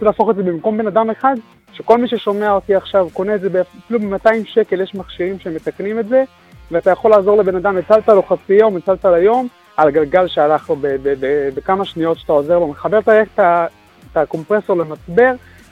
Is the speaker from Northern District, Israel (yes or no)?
no; Jerusalem, Jerusalem District, Israel; אני מירושלים.